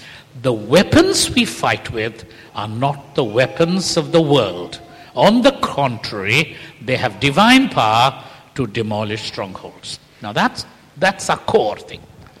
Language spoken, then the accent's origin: English; Bangalore, Karnataka, India; I come from Bangalore, which is the cyber city, you know, the center of cyber things in the world, as it were.